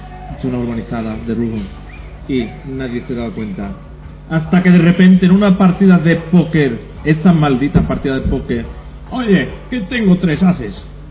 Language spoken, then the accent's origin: Spanish; Madrid, Community of Madrid, Spain; ¡Es que soy de Madrid! ¿Qué soy de Madrid?